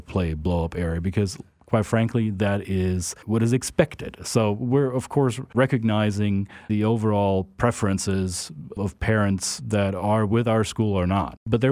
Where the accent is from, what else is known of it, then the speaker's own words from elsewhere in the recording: Germany; moved away as an adult; now in United States; My wife and I, we moved here from Germany 9 years ago. And both my wife and I, we spent time in the U.S. as teenagers growing up. So we have two cultures under our skin. We speak two languages.